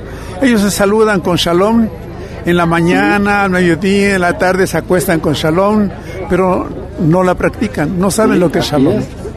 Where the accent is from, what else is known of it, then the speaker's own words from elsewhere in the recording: Mexico; Y por eso estoy aquí, soy mexicano.